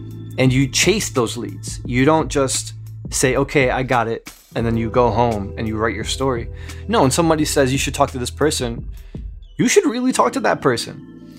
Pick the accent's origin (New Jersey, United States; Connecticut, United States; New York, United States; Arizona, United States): New Jersey, United States; Newark; I came from a neighborhood not too different from that area. I grew up in Newark, New Jersey.